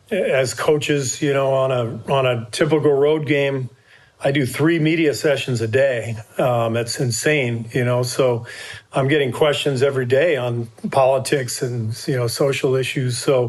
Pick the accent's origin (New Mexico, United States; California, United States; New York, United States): California, United States; Los Angeles; I've been playing with Black teammates and friends since I was, you know, in junior high, growing up in Los Angeles in integrated schools.